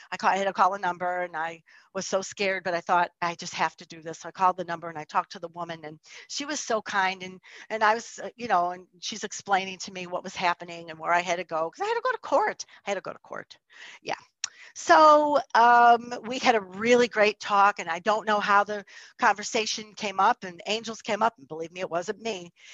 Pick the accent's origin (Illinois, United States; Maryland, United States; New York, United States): Illinois, United States; Chicago; So I'm from Chicago. So when I go to court, I put a suit on.